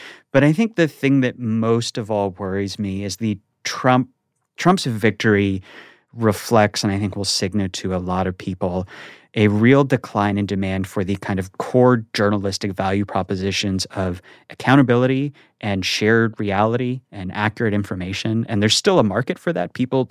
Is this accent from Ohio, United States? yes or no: no; Scottsdale, Arizona, United States; In Scottsdale, yeah.